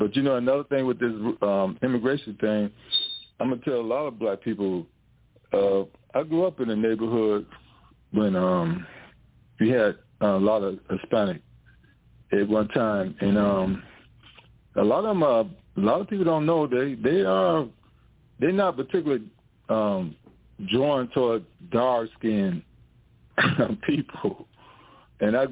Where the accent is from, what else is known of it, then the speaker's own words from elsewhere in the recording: Chicago, Illinois, United States; I grew up in Chicago.